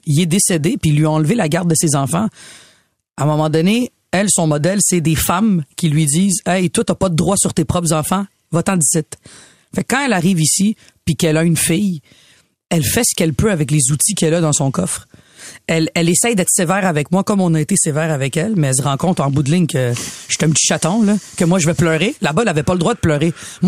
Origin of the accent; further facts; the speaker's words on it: Quebec, Canada; je baigne dans un milieu très québécois, très blanc, et je suis québécoise, et je suis très fière de l'être.